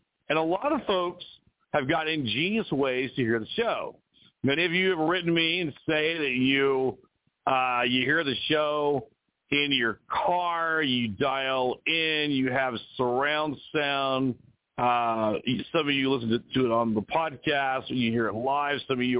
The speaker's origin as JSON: {"language": "English", "region": "West Coast", "country": "United States", "also_born_or_lived": "Texas / Florida / Midwest / Las Vegas", "lives_now": "Arizona, United States", "said": "Well, I'm from the West Coast, but I lived all over the country. So I do get the regional differences. I've lived in Texas. I've lived in Florida. I have lived in the Midwest, going to college at Purdue. I've lived in Vegas."}